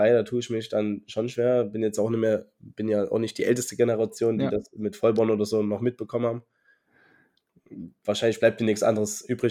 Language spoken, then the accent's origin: German; Dresden, Saxony, Germany; für mich als Dresdner, auch ganz cool.